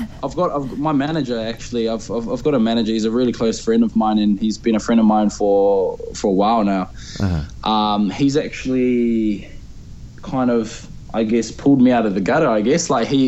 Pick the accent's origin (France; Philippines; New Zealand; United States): New Zealand; now in Brisbane, Australia; I was brought up in New Zealand, born and raised in New Zealand.